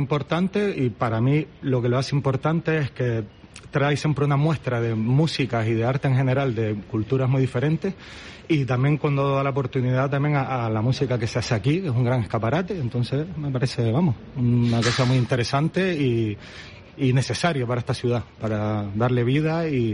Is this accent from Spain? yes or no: yes; Las Palmas de Gran Canaria, Canary Islands, Spain; siendo aquí nacido y criado en Las Palmas de Gran Canaria, aunque he vivido mucho tiempo fuera